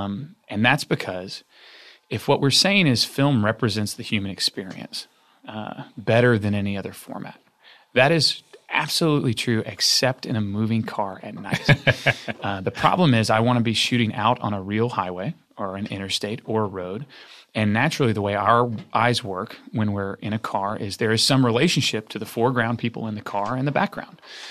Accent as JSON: {"language": "English", "region": "Arkansas", "country": "United States", "said": "And I said, Mike, I'm a kid from Arkansas."}